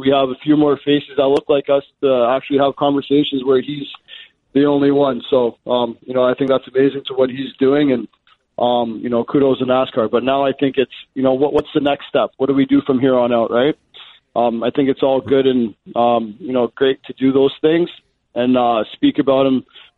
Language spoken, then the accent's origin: English; Toronto, Ontario, Canada; So in youth hockey, so say I'm from Toronto.